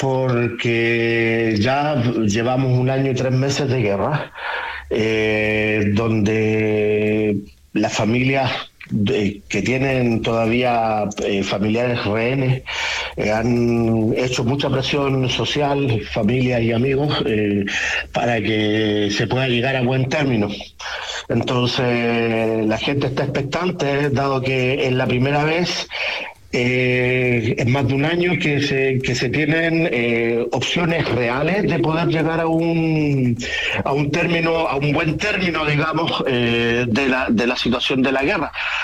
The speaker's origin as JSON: {"language": "Spanish", "country": "Chile", "moved": "as an adult", "said": "principalmente fue por un tema de falta de oportunidades, como muchos chilenos que salen a recorrer el mundo por la misma razón."}